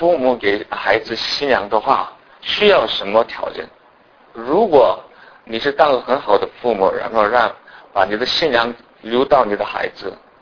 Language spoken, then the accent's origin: Chinese; South Korea; Chinese is a second language; moved away as an adult; now in China; 我是韩国人，从来没离开过我自己的本国，到我的年纪30多岁的时候。所以呢就是可以说我住的第一个地方是就第一个外国就是中国。